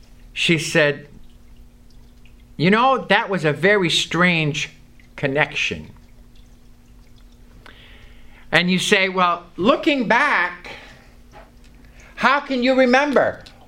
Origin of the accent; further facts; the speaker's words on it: Canada; He came from Canada, and I came from Canada.